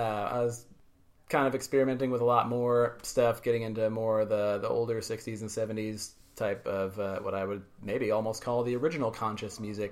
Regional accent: Florida, United States; I grew up in Florida, near Daytona Beach. When I was about 15, we moved away from there, a little bit inland.

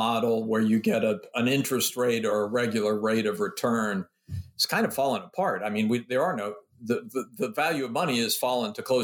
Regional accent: Tennessee, United States; I grew up in Tennessee on Lookout Mountain, and there was a place called Ruby Falls

